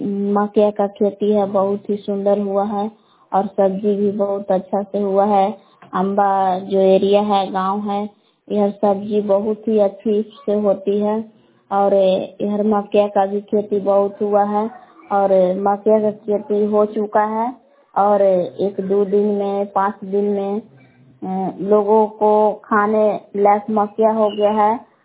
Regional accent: Bilav, Bihar, India; ग्राम बिलाव जिला कैमूर भगवान के निवासी हूँ।

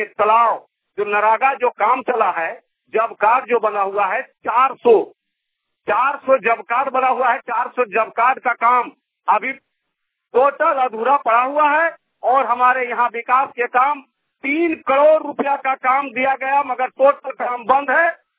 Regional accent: Deoghara, India; देवघरा के रहने वाला हूँ मैं

